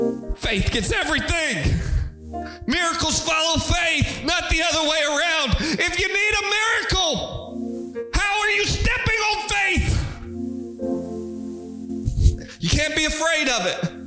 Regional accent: Louisiana, United States; I am from South Louisiana and I speak poquito Espanol.

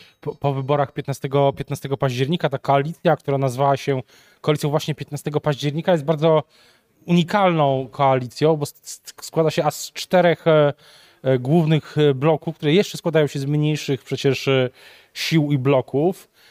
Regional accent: Kraków, Lesser Poland, Poland; jestem też z Krakowa

